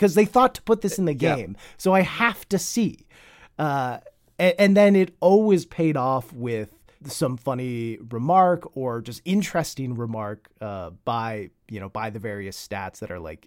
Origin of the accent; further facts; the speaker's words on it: Midwest, United States; just because I'm from the Midwest, you know?